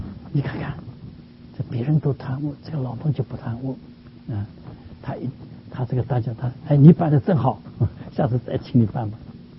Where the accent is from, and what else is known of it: China